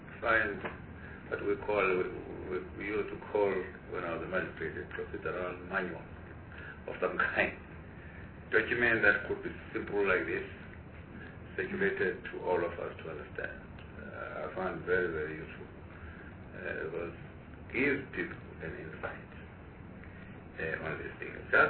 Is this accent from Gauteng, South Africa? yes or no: yes; Pretoria, Gauteng, South Africa; I'm from Pretoria, that type of thing.